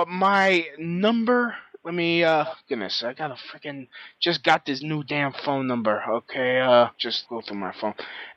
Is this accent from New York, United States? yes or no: yes; Brooklyn, New York, United States; And, you know, I'm from Brooklyn. I just moved here and, you know, I don't know nobody.